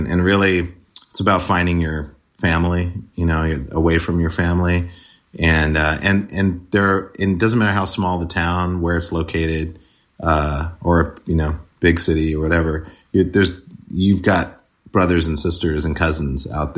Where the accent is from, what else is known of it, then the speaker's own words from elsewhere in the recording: Montana, United States; especially growing up in Montana, it was like, you know, 99% white